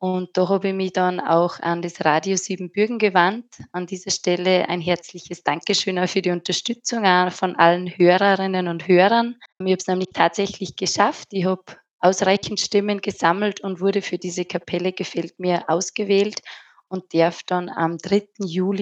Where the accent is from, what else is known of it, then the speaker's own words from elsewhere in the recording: Upper Austria, Austria; Es handelt sich dabei um ein Festival bei uns in Oberösterreich